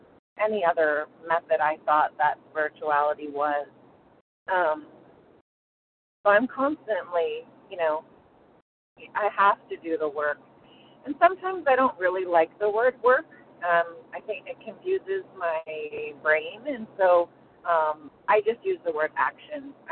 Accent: San Diego, California, United States; I'm from San Diego, California, and I'm a grateful compulsive overeater.

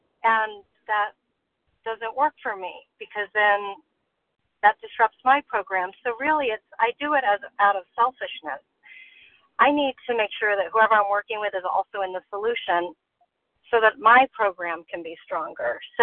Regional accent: Los Angeles, California, United States; and I'm from Los Angeles

